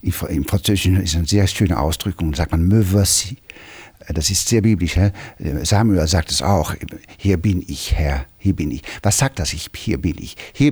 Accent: Netherlands; German is a second language; ich bin Holländer

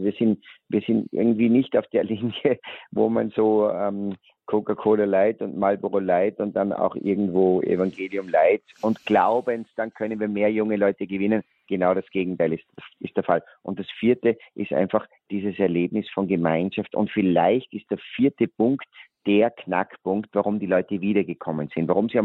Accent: Salzburg, Austria; wenn ich das von meiner Seite auch als Salzburger sagen darf

